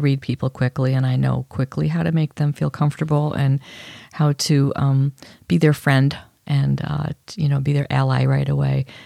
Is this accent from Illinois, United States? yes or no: yes; Chicago, Illinois, United States; I grew up in Chicago. Okay. Yeah. I grew up on the north side for a few years, and then I was in a suburb. It was formerly prairie.